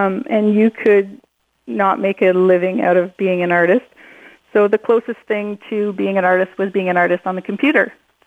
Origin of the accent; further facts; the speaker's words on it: Kirkland Lake, Ontario, Canada; now in Field, Canada; No, I was born and raised in Kirkland Lake.